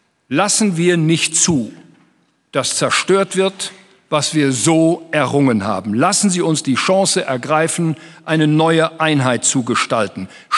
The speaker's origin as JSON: {"language": "German", "country": "Germany", "said": "Wir verteidigen sie als Deutsche."}